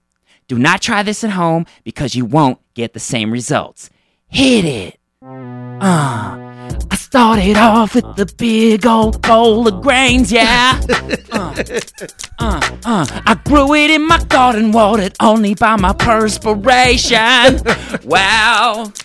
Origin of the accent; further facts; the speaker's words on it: Thousand Oaks, California, United States; I'm from the mean streets of Thousand Oaks, California.